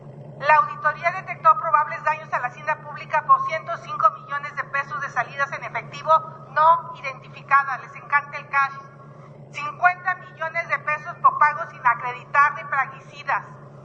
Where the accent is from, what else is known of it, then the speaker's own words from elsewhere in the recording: Hidalgo, Mexico; Todavía recuerdo cuando era niña y abrieron la tienda Conasupo en mi pueblo. Brincábamos de alegría. Llegaron productos que nunca antes habíamos visto, como la harina Minsa, como la leche en polvo. Se abría una posibilidad para atender a las comunidades indígenas del Valle del Mezquital.